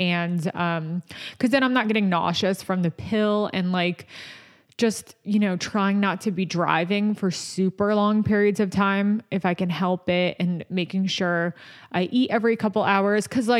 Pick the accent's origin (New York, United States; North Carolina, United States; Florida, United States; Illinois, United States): New York, United States; accent: New York; There's my New York accent, nausea.